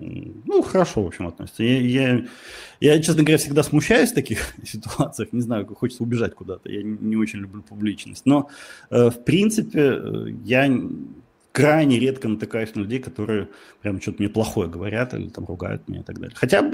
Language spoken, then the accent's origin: Russian; Russia; also born or lived in Lviv; И я никогда не скрывал, что я из России. Я жил во Львове.